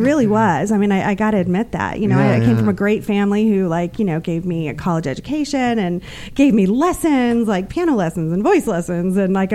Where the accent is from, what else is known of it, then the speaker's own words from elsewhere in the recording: Phoenix, Arizona, United States; now in Los Angeles, United States; No, I grew up in Phoenix.